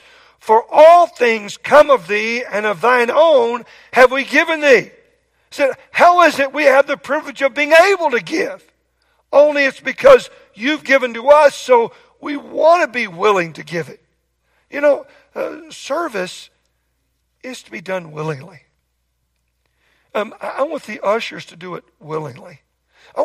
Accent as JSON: {"language": "English", "region": "Oklahoma", "country": "United States", "tie": "born or raised there", "said": "I grew up in Oklahoma."}